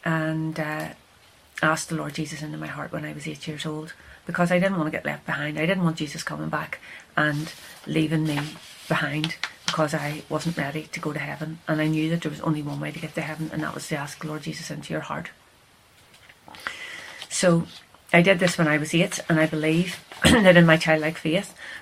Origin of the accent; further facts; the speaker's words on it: Belfast, Northern Ireland, United Kingdom; born there; I was born in Belfast … I went to live up the Knocka when I was about 7 years old.